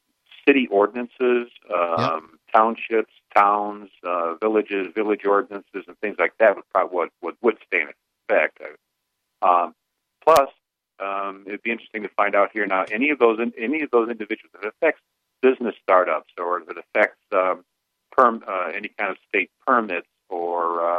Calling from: Evansville, Indiana, United States; Evansville.

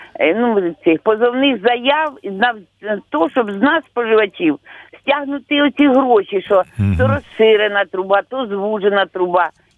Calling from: Kirovohrad Oblast, Ukraine; Я з Кіровоградської області.

